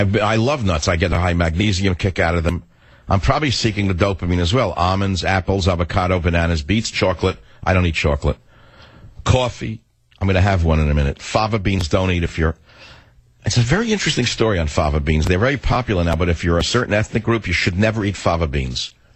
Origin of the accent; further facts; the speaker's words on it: San Francisco, California, United States; on KSFO in my hometown of San Francisco.